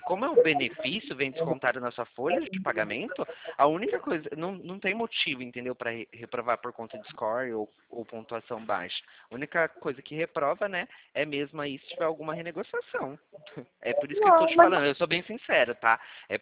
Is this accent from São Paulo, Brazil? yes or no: yes; São Paulo, Brazil; Não, eu sou do Estado de São Paulo.